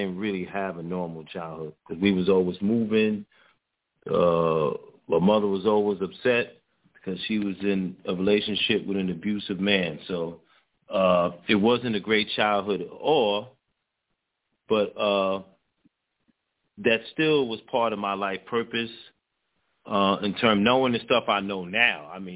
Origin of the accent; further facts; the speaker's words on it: Bronx, New York, United States; I'm 49 years old. I was born and raised in the Bronx. I was born, in fact, Bronx Lebanon Hospital in the Bronx. So I'm from this community which I reside in.